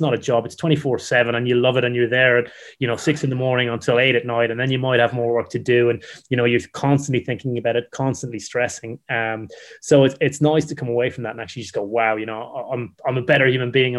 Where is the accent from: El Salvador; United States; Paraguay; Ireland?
Ireland; Now, I'm Irish, so I'm obviously clearly biased.